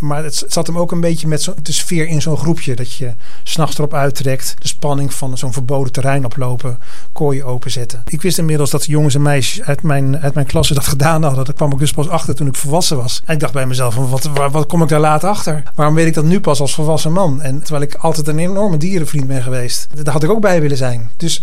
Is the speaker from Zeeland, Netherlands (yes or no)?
no; Ede, Gelderland, Netherlands; En dat komt omdat ik kom uit Ede.